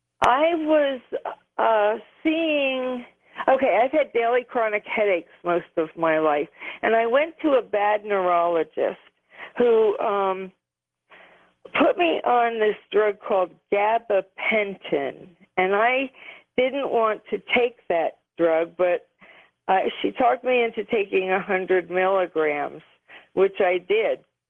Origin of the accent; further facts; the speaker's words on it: New Jersey, United States; I grew up in New Jersey, and I saw the towers being built, and I just felt it.